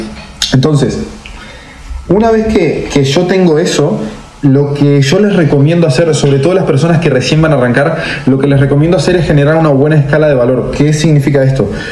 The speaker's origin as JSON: {"language": "Spanish", "country": "Uruguay", "moved": "yes", "said": "estaba como muy arraigado a Uruguay y las cosas que hacían en Uruguay, y realmente cuando salí de Uruguay, ahí fue mi despegue."}